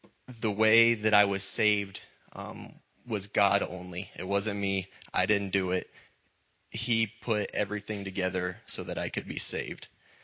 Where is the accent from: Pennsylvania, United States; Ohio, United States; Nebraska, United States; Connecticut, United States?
Nebraska, United States; Oconto; I'm from Oconto, Nebraska, which is a big city of about 150 people.